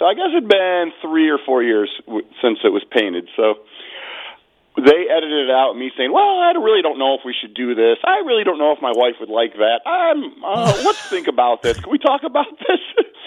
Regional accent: Arcade, United States; I'm from Arcade.

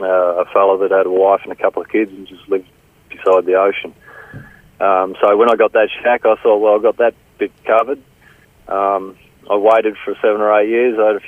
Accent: Wynyard, Tasmania, Australia; Well, I was born and bred in Wynyard.

